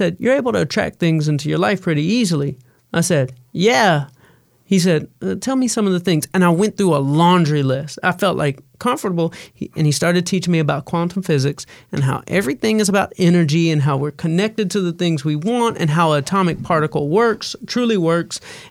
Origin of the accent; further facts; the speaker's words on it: the South, United States; Like, I'm from hip hop. I'm from the South.